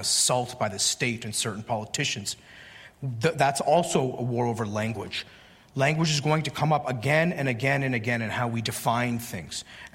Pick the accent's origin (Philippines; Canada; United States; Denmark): Canada; I mean, I think the welfare state where I grew up in Canada was interesting